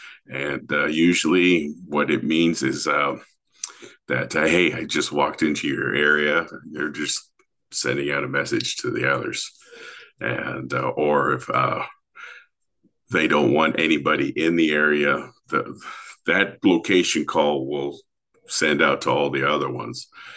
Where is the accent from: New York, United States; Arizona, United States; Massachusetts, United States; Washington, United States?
Washington, United States; enrolled member of the Yakima Nation located in Central Washington. I grew up on the Columbia River.